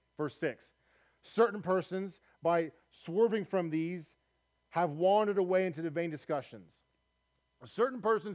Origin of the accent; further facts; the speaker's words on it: United States; We're Americans. We have God. We're Christians because I'm American.